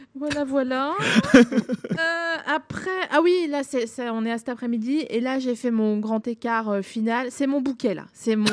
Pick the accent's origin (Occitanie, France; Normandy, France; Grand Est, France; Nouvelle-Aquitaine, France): Grand Est, France; Moi, je viens des Vosges et j'avais le sentiment qu'on faisait les foins quand il pleuvait fin août dans le tracteur, quoi.